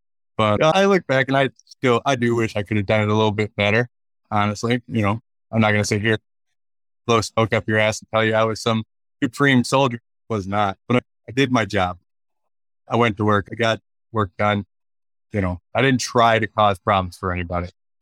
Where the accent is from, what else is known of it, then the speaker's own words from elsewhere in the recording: Michigan, United States; we got out and moved back to, I'm from Michigan originally. We moved back to Michigan for a year.